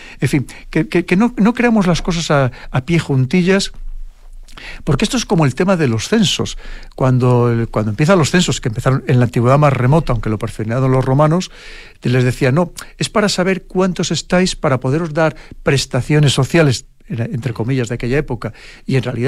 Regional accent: Spain; algo que para ustedes como chilenos, como en mi caso como español, es algo que es muy importante

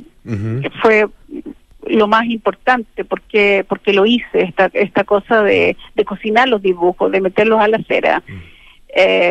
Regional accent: Chile; nosotros como chilenos

